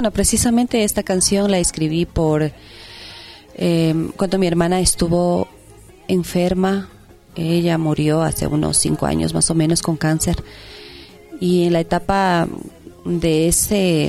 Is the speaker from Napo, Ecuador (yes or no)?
yes; Tena, Napo, Ecuador; also born or lived in Santo Domingo de los Tsáchilas / Quito; now in Puyo, Ecuador; una mujer amazónica, porque gran parte de mi vida la hice allá, a pesar de haber nacido en... Yo nací en Santo Domingo de los Áchilas, según me cuenta mi mamá. Nunca viví allá. Viví entre el Tena, viví también aquí en Quito, y luego estoy actualmente en Puyo.